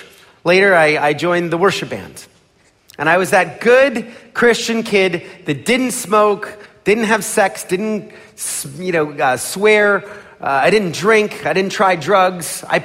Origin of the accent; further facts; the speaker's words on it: Philadelphia, Pennsylvania, United States; I was born in Philadelphia. I was born in a middle-class family.